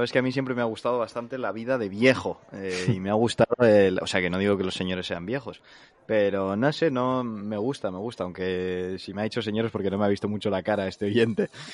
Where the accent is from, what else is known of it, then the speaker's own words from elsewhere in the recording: Valencia, Valencian Community, Spain; moved away as an adult; now in Madrid, Spain; por aquí. Aquellos meses, septiembre, octubre, noviembre, yo me mudé de Valencia a Madrid para estudiar la carrera. Y yo en Valencia, pues he crecido en un barrio donde tengo todo en una manzana